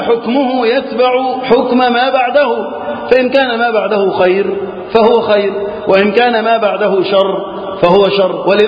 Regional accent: Egypt; اللهم احفظ بلدنا مصر وسائر بلاد المسلمين من الفتن.

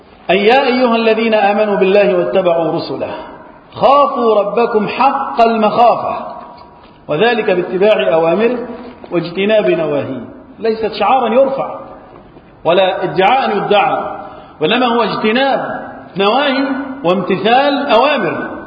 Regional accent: Egypt; وأن يحفظ بلدنا مصر من الفتن وسائر بلاد المسلمين

